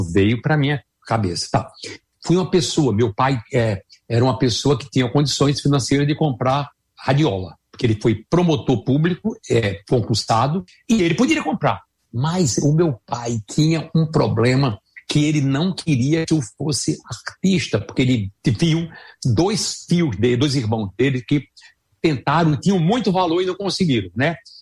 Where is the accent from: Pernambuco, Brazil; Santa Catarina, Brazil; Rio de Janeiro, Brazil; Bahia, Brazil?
Pernambuco, Brazil; São Bento do Una; also born or lived in Recife; Eu sou um cara que eu sou de São Bento do Una, Pernambuco, Agreste.